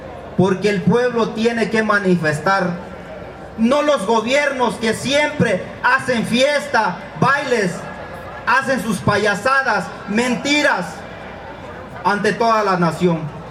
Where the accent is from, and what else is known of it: Mexico